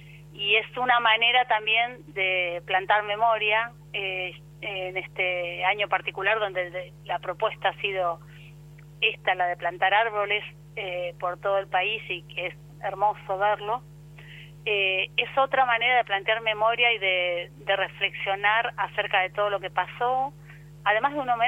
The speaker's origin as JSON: {"language": "Spanish", "country": "Argentina", "said": "los desafíos que tenemos como argentinos y argentinas en este siglo XXI"}